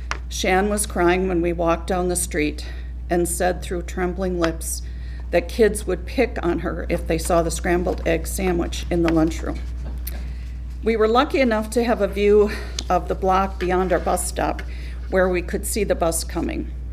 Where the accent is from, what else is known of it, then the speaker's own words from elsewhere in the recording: St. Paul, Minnesota, United States; Lots of eggs were eaten in our family of six growing up in St. Paul.